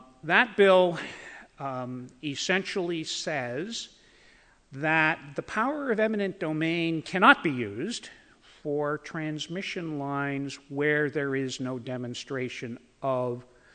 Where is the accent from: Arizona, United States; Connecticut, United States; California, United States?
Connecticut, United States; You can tell I'm from Connecticut.